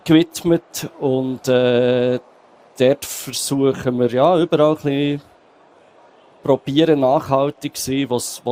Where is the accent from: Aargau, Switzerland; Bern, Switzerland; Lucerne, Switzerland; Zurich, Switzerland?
Bern, Switzerland; Ich komme aus Bern, das hört man sehr wahrscheinlich.